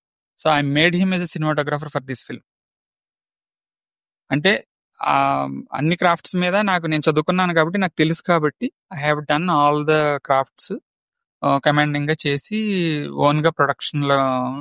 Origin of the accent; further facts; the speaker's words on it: Razole, Andhra Pradesh, India; మా ఊరు రాజోలు, ఈస్ట్ గోదావరి అండి మాది, కోనసీమ. మా ఊర్లో మేము చిన్నప్పుడు